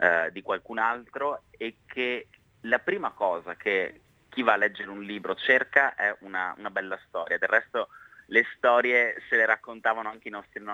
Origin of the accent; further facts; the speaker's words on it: Veneto, Italy; born there; Io sono nato vicino all'Adige e al Po, e quindi credo che l'acqua sia qualcosa di importante.